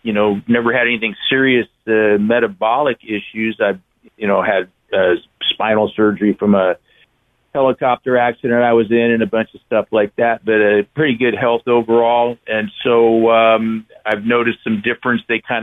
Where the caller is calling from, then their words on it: Santa Cruz, California, United States; Santa Cruz.